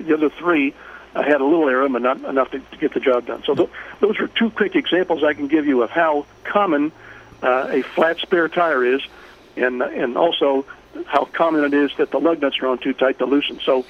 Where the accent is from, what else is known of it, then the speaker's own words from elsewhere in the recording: Eastover, South Carolina, United States; we had a local heritage day in my hometown of Eastover